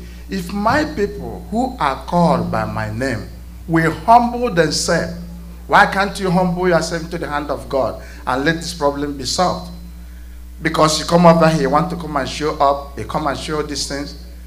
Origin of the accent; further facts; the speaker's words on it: Eastern Nigeria, Nigeria; where we come from Eastern Nigeria